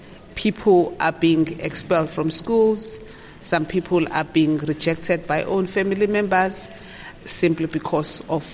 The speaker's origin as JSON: {"language": "English", "town": "Durban", "region": "KwaZulu-Natal", "country": "South Africa", "tie": "born or raised there", "said": "I grew up in Durban South, in Umlazi, one of the townships."}